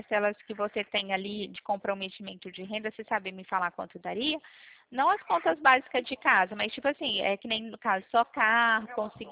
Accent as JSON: {"language": "Portuguese", "town": "Pirassununga", "region": "São Paulo", "country": "Brazil", "said": "que nem eu sou de Pirassununga, eu fechei de Mococa"}